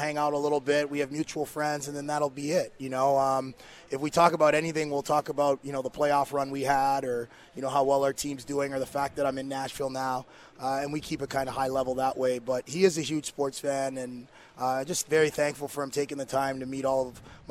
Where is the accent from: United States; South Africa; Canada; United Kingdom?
Canada; Toronto, Ontario; But growing up in Toronto, I was able to meet him fairly quick